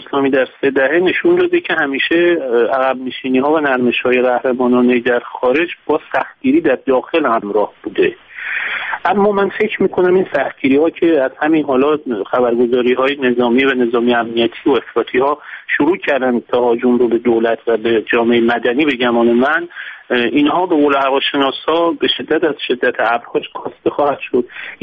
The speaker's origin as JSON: {"language": "Persian", "country": "Iran", "said": "من خب نمیتوانم حسرت و تأسف خودم رو به عنوان یک ایرانی از اینکه میلیاردها دلار هزینه برداخت شده"}